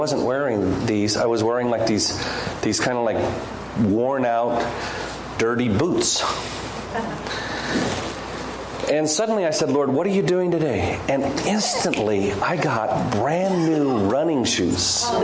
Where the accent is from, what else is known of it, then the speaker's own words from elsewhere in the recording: La Crescenta, California, United States; now in Tujunga, United States; I was born and raised in La Crescenta, and I live in Tujunga, right behind the cross, the cross there.